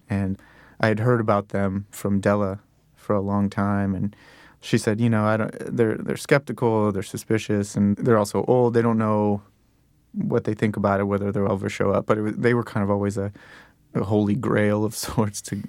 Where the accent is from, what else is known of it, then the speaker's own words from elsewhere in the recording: Texas, United States; We started here from New York, and we're all from Texas, so we were sort of in a roundabout way headed to Texas